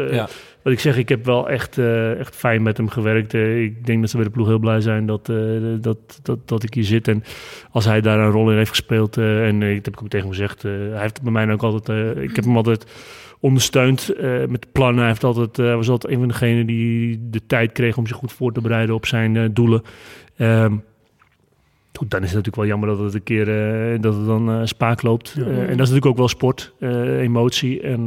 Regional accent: North Holland, Netherlands; En ik kom uit het Noord-Hollandse. En de Calvinistische inslag.

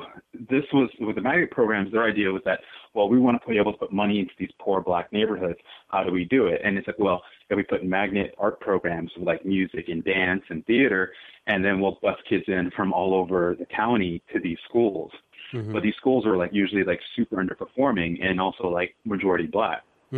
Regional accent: Miami, Florida, United States; Yeah, I'm from Miami, Florida.

